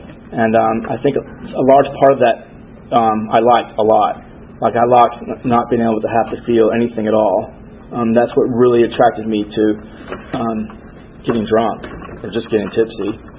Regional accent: Stone Mountain, Georgia, United States; So we grew up out in Stone Mountain, and my dad was a heavy drinker, and he frightened us a lot.

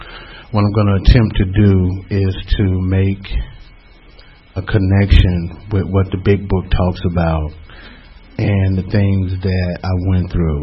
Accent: Chicago, Illinois, United States; I was born and raised in Chicago. I am the youngest of 10 children.

